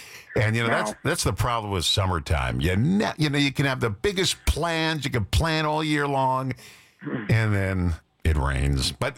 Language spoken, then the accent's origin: English; New York, United States; When I was a kid, back where I grew up on Long Island, we had a place called Takapusha.